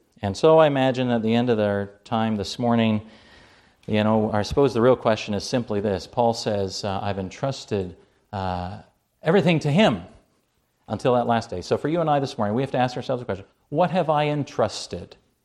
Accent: Canada; accent: Canadian; Sorry, that's my Canadian accent.

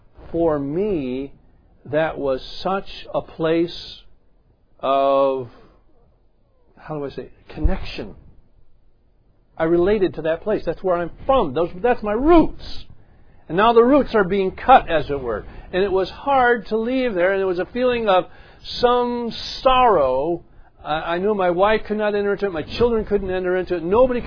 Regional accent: Fairhaven, United States; When I go to my hometown, I walk in and I can say who my name is. Everybody says, oh, we know you. We know your family. Because … have been in Fairhaven forever.

